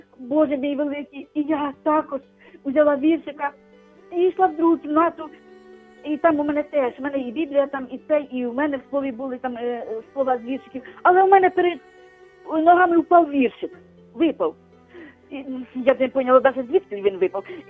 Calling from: Kyiv, Ukraine; Я з Києва дзвоню вам, телефоную вам.

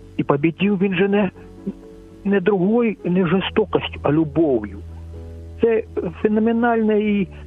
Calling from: Kraków, Lesser Poland, Poland; Зараз телефоную я з Кракова.

